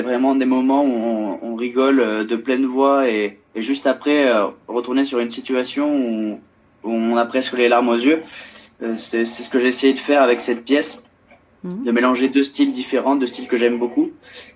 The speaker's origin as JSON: {"language": "French", "town": "Mussidan", "region": "Nouvelle-Aquitaine", "country": "France", "said": "Non, alors en fait, je viens précisément de Mussidan"}